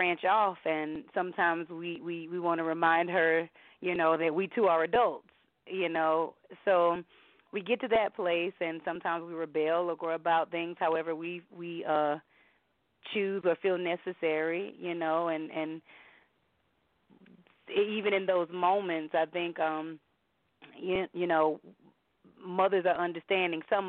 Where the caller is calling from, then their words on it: North Carolina, United States; I am calling from North Carolina.